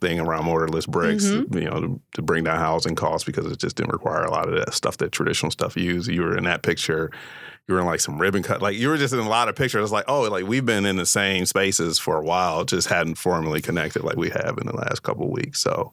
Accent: Detroit, Michigan, United States; So like Finkel and Wyoming, that area I grew up in, which is like a really rough area, like growing up in Detroit, inner city

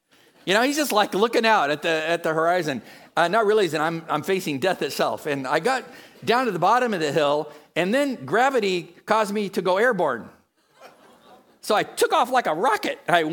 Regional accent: California, United States; Well, when I showed up there as a Californian, I had no idea what I was looking at until later that afternoon.

